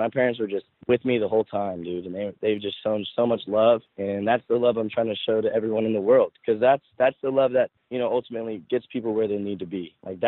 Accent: Southern United States, United States; It's been really crazy because growing up in the South, everyone's pretty judgmental with that aspect.

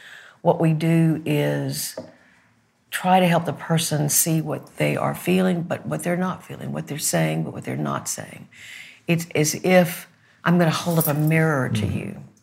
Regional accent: Arkansas, United States; I mean, I'm from Arkansas.

